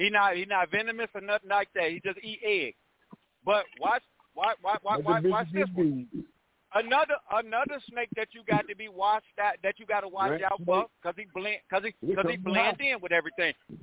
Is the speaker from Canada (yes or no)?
no; New Orleans, Louisiana, United States; So down there, like I say, I'm from New Orleans, right? And so New Orleans got a ritual down there where people up here not used